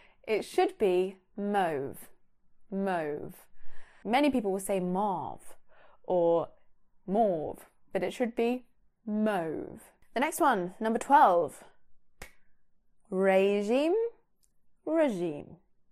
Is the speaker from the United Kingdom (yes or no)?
yes; East of England, United Kingdom; That's what my family and I say. We're from Bedfordshire. I'm living in Cambridgeshire.